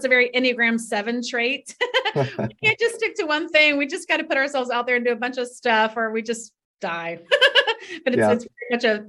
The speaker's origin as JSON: {"language": "English", "region": "Florida", "country": "United States", "tie": "born there", "moved": "as an adult", "lives_now": "New York City, United States", "said": "I was born in North Florida, about a half an hour away from the Georgia border, and moved to New York City when I was 23 years old, have been there ever since."}